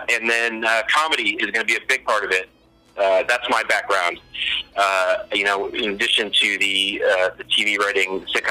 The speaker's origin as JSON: {"language": "English", "town": "Utica", "region": "New York", "country": "United States", "tie": "born or raised there", "lives_now": "Los Angeles, United States", "said": "I've been in LA, yeah, almost 15 years now. I grew up in Utica."}